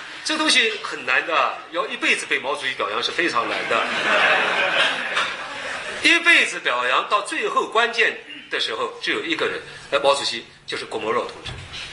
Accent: China; 因为我们中国人民老是想到蒋介石有美国顾问

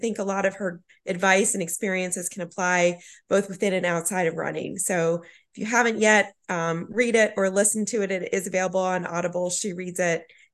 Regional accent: Columbus, Ohio, United States; It sounds a lot like my hometown, Columbus.

